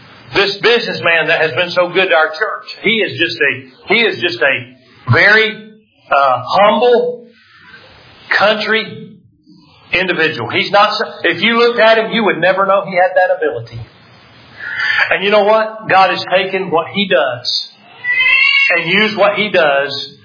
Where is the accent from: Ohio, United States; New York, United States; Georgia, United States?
Georgia, United States; I know I'm from Georgia, and y'all hear all kinds of things from Southerners that are crazy in churches.